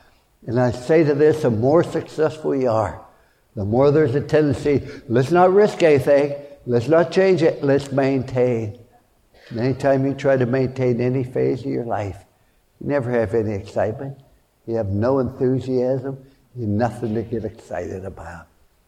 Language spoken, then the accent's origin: English; Fallsbury, West Virginia, United States; born there; I was born in Fallsbury, West Virginia during the Depression.